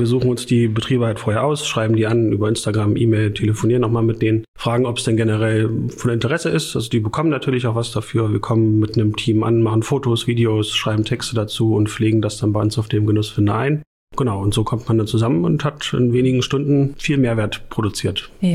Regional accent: Saxony-Anhalt, Germany; Und dann nach ein paar Jahren in anderen Städten und im Ausland kam ich dann wieder zurück in die Heimat. Also ich bin auch im Salzlandkreis aufgewachsen.

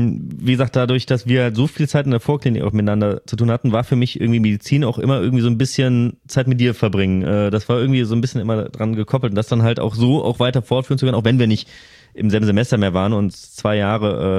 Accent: Cologne, North Rhine-Westphalia, Germany; was man als Kölner so kannte

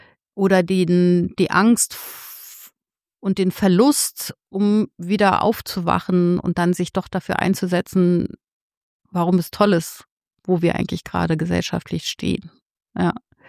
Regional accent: Berlin, Germany; hatte ich meine familiäre, mütterliche Seite in Ost-Berlin und ich bin aber sozusagen in West-Berlin aufgewachsen, bin also von Babyzeiten immer zwischen diesen Welten gewandert.

